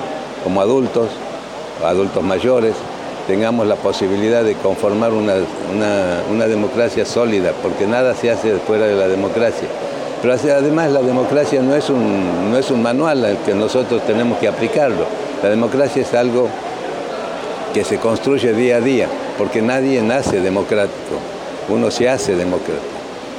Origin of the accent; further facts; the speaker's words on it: Santiago del Estero, Argentina; un futuro que nos pueda enorgullecer como argentinos y como santiagueños